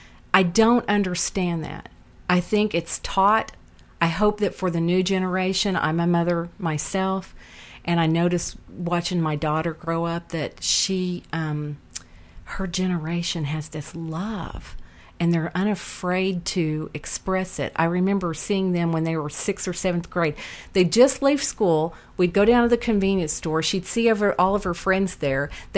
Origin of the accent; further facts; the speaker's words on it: Oklahoma, United States; And, you know, I grew up in Oklahoma.